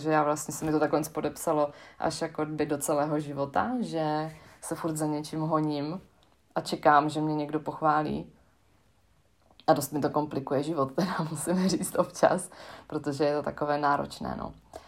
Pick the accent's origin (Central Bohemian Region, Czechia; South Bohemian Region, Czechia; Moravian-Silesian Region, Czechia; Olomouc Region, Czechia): Moravian-Silesian Region, Czechia; Krnov; Tak já jsem vyrostla v Krnově, v malém městě na severu Moravy, kousek od Ostravy, jak se říká, kraj rázovitý a i takový lidi tam jsou.